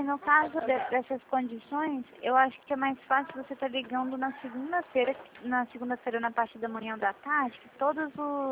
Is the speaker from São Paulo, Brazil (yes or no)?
no; Ouro Preto, Minas Gerais, Brazil; E no caso, eu indo na agência de Ouro Preto mesmo, que a gente é de Ouro Preto, né?